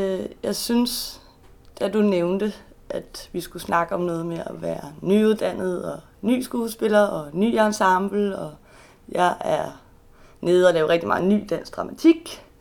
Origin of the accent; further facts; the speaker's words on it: Copenhagen, Capital Region of Denmark, Denmark; Så det er jo fordi, at jeg kommer jo fra København, og jeg har min familie og nevø